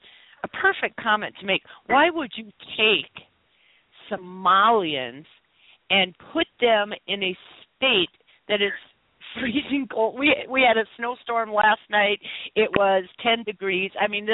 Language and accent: English; Minnesota, United States; yes, I am from Minnesota.